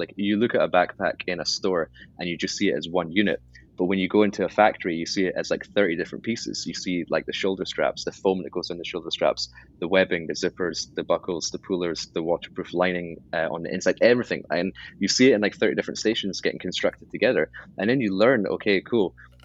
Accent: Edinburgh, Scotland, United Kingdom; But then like my hometown is Edinburgh, Scotland, and I would come back to Edinburgh after a year or like after a few months

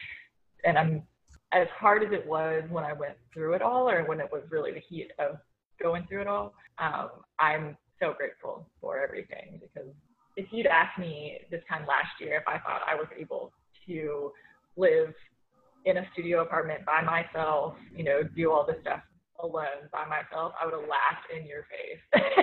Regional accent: Southern United States, United States; Because growing up in the South, or my family, not everyone was actually blood related to me.

